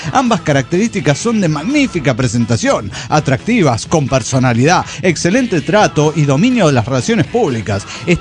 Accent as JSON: {"language": "Spanish", "country": "Chile", "accent": "Chilean", "said": "que es la única fan que tengo de mi acento chileno."}